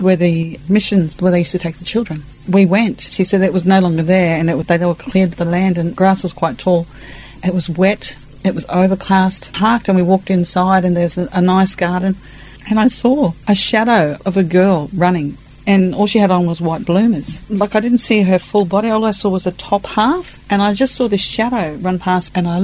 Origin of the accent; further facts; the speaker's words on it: Thursday Island, Queensland, Australia; also born or lived in Port Douglas; I'm Aboriginal and Torres Strait. So I'm from Cape York and the Torres Strait. So I was born in Thursday Island. Uh-huh. We didn't move to the mainland completely till I was probably about six. We lived near Port Douglas.